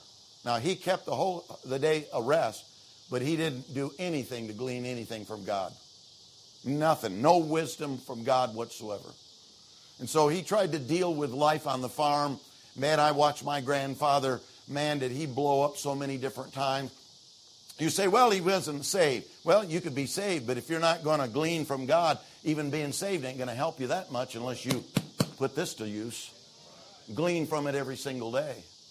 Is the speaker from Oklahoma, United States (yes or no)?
no; Michigan, United States; talking about the 1950s, growing up in Michigan. There was a time when literally, honestly, I can remember being out on the farm.